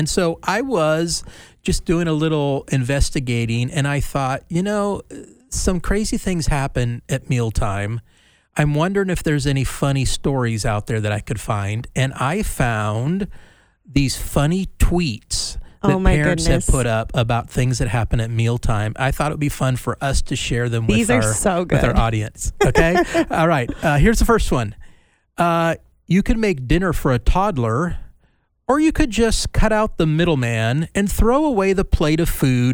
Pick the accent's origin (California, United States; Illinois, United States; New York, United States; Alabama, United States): California, United States; So growing up in California, we would go to the drive-in quite a bit.